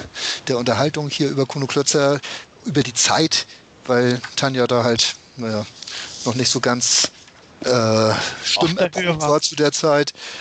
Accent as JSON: {"language": "German", "region": "Hamburg", "country": "Germany", "tie": "born or raised there", "said": "Aber das war schon immer, dass man einfach als Hamburger Jung"}